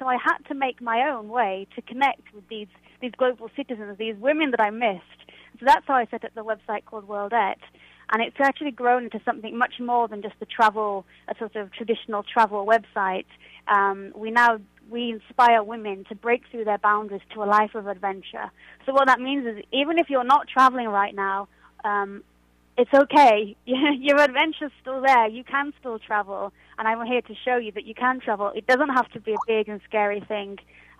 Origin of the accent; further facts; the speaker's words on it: England, United Kingdom; which being an English woman from the north of England, being in my early 20s, they fell away.